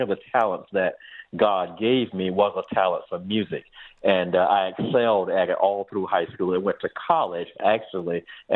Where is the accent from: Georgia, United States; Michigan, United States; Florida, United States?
Florida, United States; Miami; I actually grew born and raised in Miami, Florida. Grew up in that area, that section of Miami called Coconut Grove.